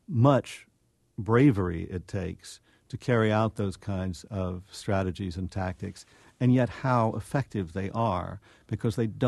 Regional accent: American South, United States; You know, I'm from the American South. It took well over a century, and you could say a century and a half, for people in the South to forget the Civil War.

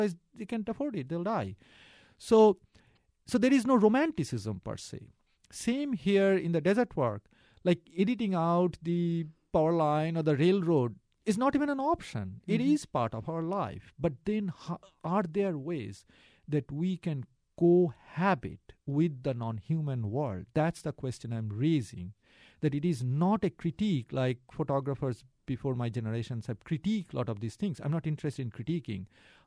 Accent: India; moved away; I grew up in India 20 plus years ago. Now when I go back, it's a scary place.

